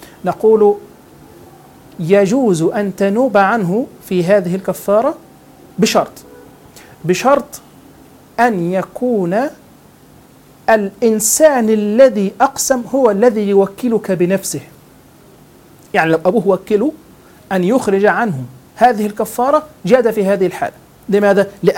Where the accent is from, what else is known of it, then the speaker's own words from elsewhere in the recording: Egypt; الحقيقة يعني عندنا في مصر هذا من الأمور الدارجة